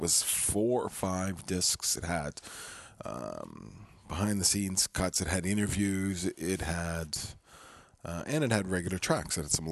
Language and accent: English; Canada; Other than the fact I'm Canadian, and you either have